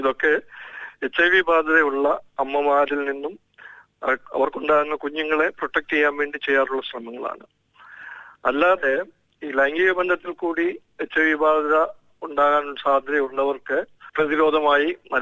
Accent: Kerala, India; ചില തെറ്റിദ്ധാരണകൾ നമ്മൾ മലയാളികളുടെ മനസ്സിൽ കയറിയാൽ പിന്നെ അത് വളരെ ബുദ്ധിമുട്ടാണ്.

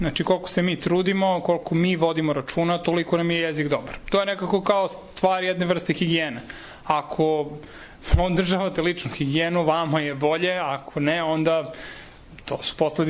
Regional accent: Niš, Southern and Eastern Serbia, Serbia; kad te neko pita odakle si, pa ti kažeš ja sam iz Niša

